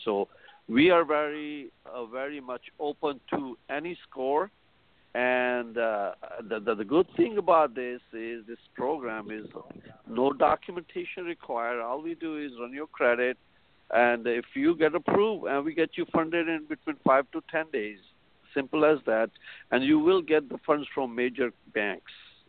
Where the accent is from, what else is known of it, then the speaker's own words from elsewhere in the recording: India; even I'm an Indian, I still would be cautious to invest my money in India, regardless.